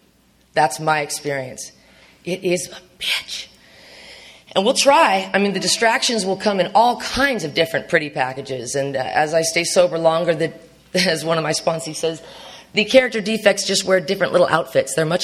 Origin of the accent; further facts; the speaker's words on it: Arcadia, United States; I was raised in Arcadia and, you know, I have a great family